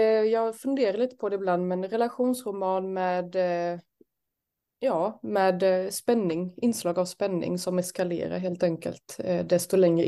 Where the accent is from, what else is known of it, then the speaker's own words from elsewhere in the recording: Småland, Sweden; also born or lived in France; Och så kommer jag delvis från Frankrike också då. Så att jag har ju väldigt mycket Småland i mig. Men också väldigt mycket Frankrike då. Så det är min bakgrund kan man väl säga. Att jag har vuxit upp på båda hållen.